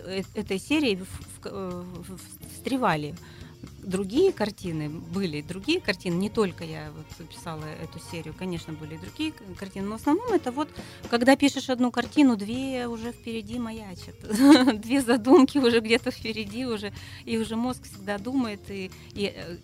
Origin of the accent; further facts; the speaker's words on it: Krasnoyarsk, Krasnoyarsk Krai, Russia; born there; Конечно, я родилась в Красноярске. Это я о деревне в Саянском районе, село Агинское, деревня Петропавловка.